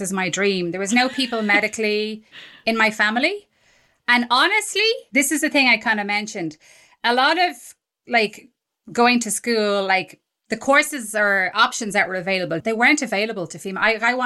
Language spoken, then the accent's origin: English; Ireland; as I said, I'm Irish. So there's an Irish female thing about me that's like, it's Catholic Ireland.